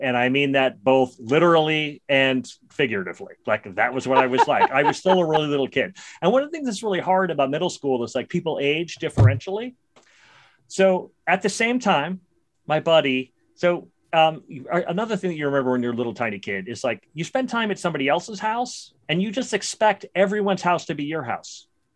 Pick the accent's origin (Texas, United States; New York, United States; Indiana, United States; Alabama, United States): New York, United States; Brooklyn; I grew up in Brooklyn, New York.